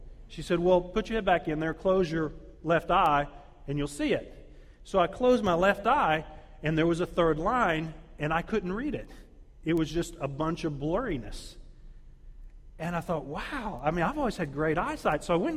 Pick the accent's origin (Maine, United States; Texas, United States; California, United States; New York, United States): Texas, United States; As Micah mentioned, we came up from Texas. We just relocated down there. I actually grew up there.